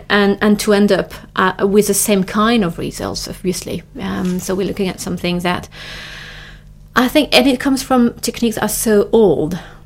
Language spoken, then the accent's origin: English; France; We come from France. We stop everything in August.